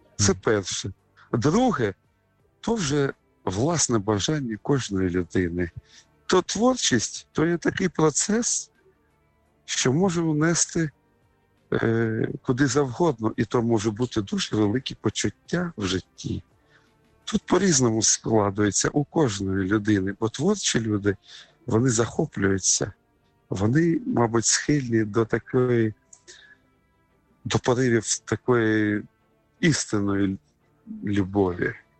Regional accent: Kharkiv, Kharkiv Oblast, Ukraine; Я вам скажу, я харків'янин, я виріс в цьому місті, я закінчив училище, консерваторію.

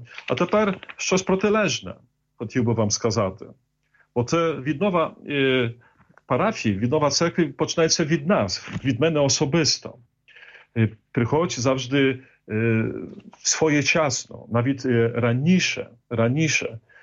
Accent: Poland; Ukrainian is a second language; now in Ukraine; я поляк, але приїхав на Україну будувати структури церкви, приїхав 23 роки тому назад. І почуваю себе, насправді, це моя друга батьківщина, і українська мова стала моєю другою рідною мовою.

